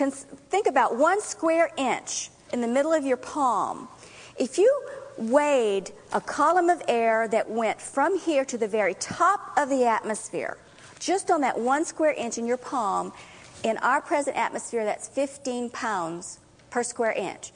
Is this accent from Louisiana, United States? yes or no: yes; Louisiana, United States; I'm from Louisiana, and we have floodgates along the Mississippi River to keep it from flowing away from Baton Rouge and New Orleans and going down into central Louisiana.